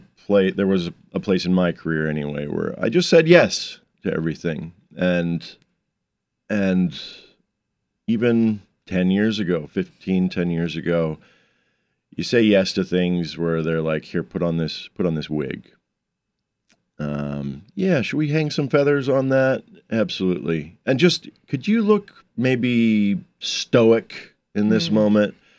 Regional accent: Alaska, United States; I'm from Alaska. I'm a Tlingit.

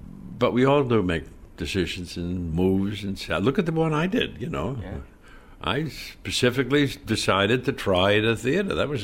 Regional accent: New York, United States; I came from New York. I never went to the theater.

